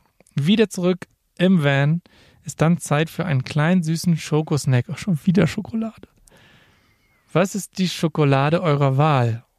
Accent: Northern Germany, Germany; Ich komme aus dem Norden.

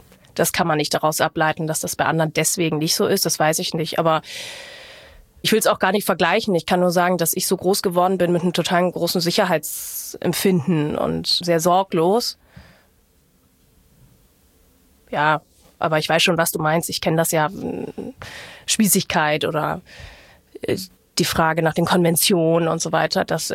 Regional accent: Hamburg, Germany; Also ich habe sozusagen ein ganz großes Kapitel in meinem Leben in Hamburg verpasst, weil ich Abitur gemacht habe und mit 19 weggezogen bin aus Hamburg. Und ja, das muss ich einmal rechnen. Ich war 37, als ich wieder hergekommen bin.

